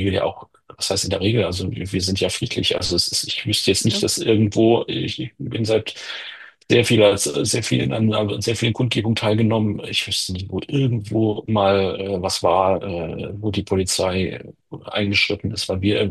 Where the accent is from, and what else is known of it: Germany